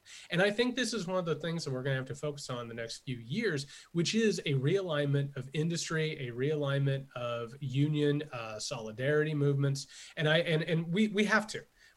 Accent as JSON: {"language": "English", "region": "Indiana", "country": "United States", "lives_now": "Georgia, United States", "said": "I come from Indiana. I currently live down in Georgia. My family are factory workers, laborers, miners, those types of things."}